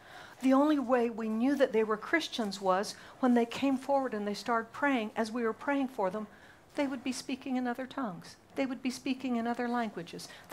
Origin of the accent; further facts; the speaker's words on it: Singapore; You all know that I grew up in Singapore.